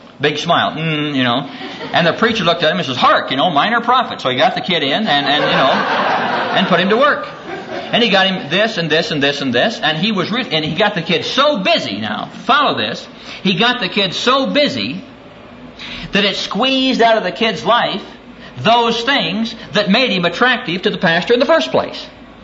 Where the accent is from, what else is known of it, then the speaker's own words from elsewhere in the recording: Midwest, United States; You know, I'm from a farm. I'm from the Midwest.